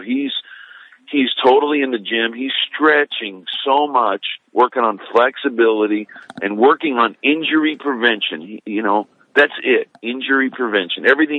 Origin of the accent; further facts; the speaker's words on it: Dallas, Texas, United States; I'm from Dallas.